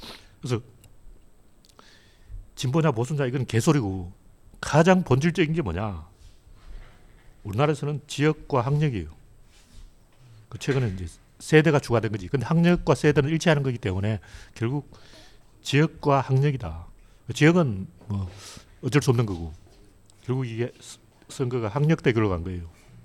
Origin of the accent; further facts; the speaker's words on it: Gyeongsang, South Korea; 이 사람이 일단 내가 경상도 사람인 걸 알아봤구나.